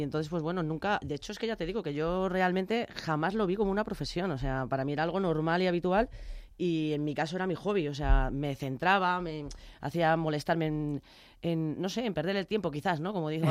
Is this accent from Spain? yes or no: yes; Madrid, Community of Madrid, Spain; Soy de Chamberí, que es casi lo mismo.